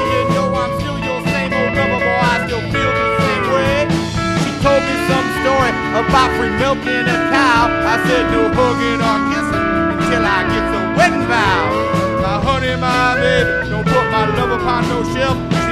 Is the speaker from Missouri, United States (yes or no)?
no; Ypsilanti, Michigan, United States; We're from Ypsilanti, not Ann Arbor.